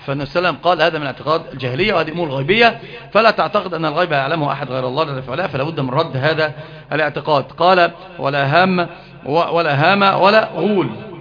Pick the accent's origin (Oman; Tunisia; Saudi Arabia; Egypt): Egypt; وانت ترى يعني عندنا في مصر حتى وفي غيرها لما يتكلم يقول لك ده بوم